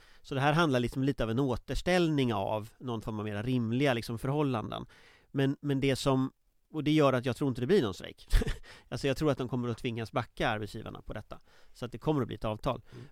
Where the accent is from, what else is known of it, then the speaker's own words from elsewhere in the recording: Gothenburg, Västra Götaland County, Sweden; när jag växte upp i Göteborg